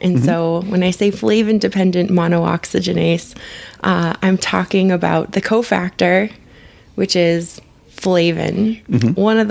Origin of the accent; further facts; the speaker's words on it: Michigan, United States; We're not physically in Michigan right now, but I am from Michigan and it's winter.